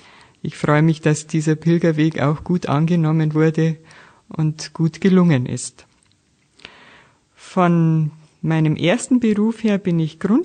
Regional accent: Munich, Bavaria, Germany; now in Jena, Germany; Ursprünglich komme ich aus München. Dort war ich auch Lehrerin.

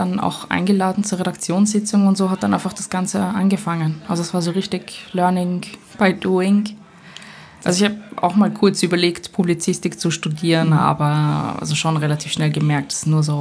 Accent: Vienna, Austria; now in Berlin, Germany; Bin 26 und wie man vielleicht gerade hört oder vielleicht noch raushören wird, bin ich aus Wien, aus Österreich. Und seit ein paar Monaten hier in Berlin.

